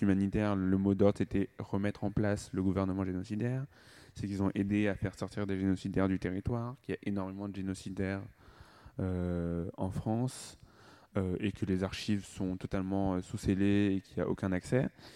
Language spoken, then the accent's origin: French; Rwanda; parce que je suis rwandais.